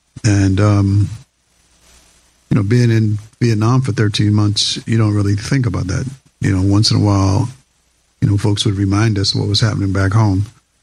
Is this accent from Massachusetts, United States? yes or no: yes; Boston, Massachusetts, United States; I said, "Yeah, I'm from Boston."